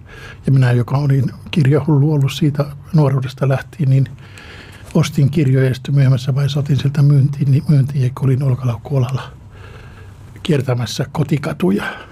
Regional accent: Kajaani, Kainuu, Finland; mä oon Kajanista kotoisin, niin siellä myytiin näitä kortteja

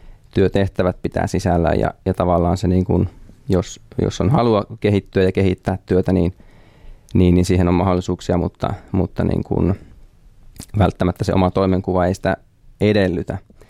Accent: Ullava, Central Ostrobothnia, Finland; Se on tuolla Ullavassa Keski-Pohjanmaalla ja Ullava on siis nykyään osa Kokkolaa, että varmaan se paremmin sijoittuu kartalle monella. semmoinen pieni 1000 asukkaan paikkakunta. Siellä on kasvanut.

